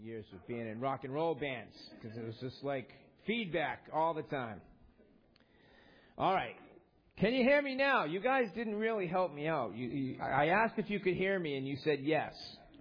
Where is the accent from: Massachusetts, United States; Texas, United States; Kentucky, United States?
Massachusetts, United States; Boston; Growing up in Boston, been a Red Sox fan my whole life.